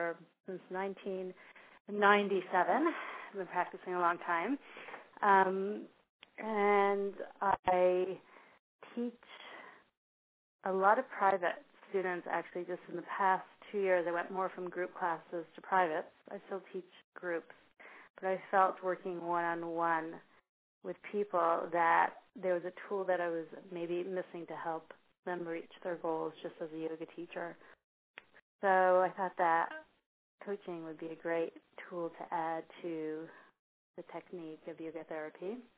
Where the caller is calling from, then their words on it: Montreal, Quebec, Canada; I'm talking from Montreal, Canada.